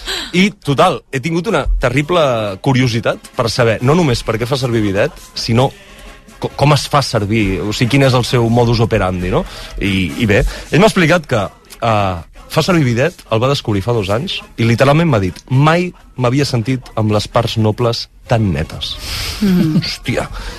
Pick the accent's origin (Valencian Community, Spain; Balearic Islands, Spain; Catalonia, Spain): Catalonia, Spain; crec que em va fer més mal que no em reconegués com a català